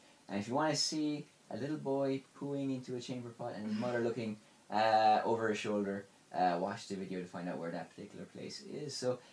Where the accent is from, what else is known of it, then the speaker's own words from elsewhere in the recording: Ireland; I'm from Ireland.